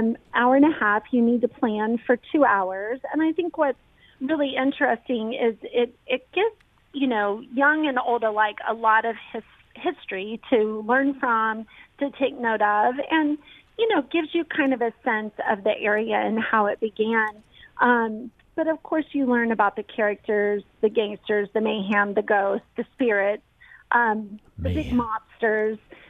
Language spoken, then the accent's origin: English; Kansas City, Missouri, United States; But I think being here and growing up in Kansas City